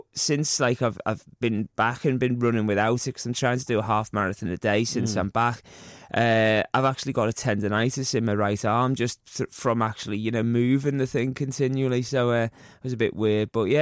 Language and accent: English; United Kingdom; I'm like, well, no, I'm like British, just my razor sharp wit.